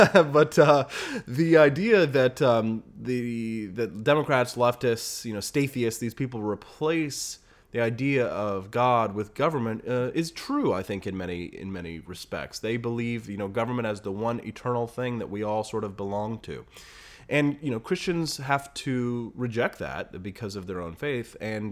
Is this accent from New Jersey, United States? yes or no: no; Missouri, United States; in my Baptist church where I grew up in Missouri.